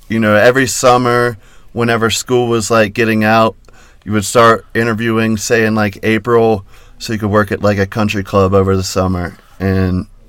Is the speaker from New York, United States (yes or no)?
no; North Carolina, United States; moved away as an adult; now in Denver, United States; North Carolina.